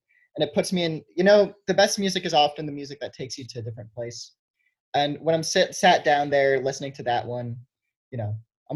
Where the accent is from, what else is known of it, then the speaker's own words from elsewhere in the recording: New Orleans, Louisiana, United States; growing up in New Orleans, jazz was always around.